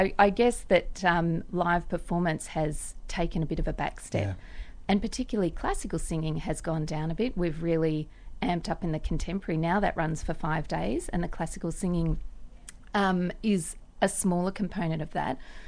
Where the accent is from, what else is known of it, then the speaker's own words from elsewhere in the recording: Melbourne, Victoria, Australia; So I grew up in Melbourne